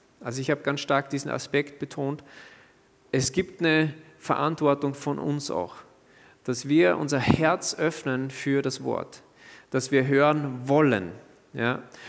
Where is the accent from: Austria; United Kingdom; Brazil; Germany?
Austria; Natürlich nicht so perfekt ausgesprochen wie ich als Österreicher